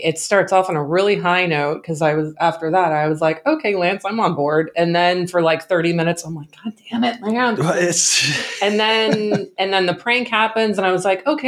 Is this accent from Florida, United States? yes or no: no; California, United States; So I grew up in the Antelope Valley, nicknamed the Methlope Valley.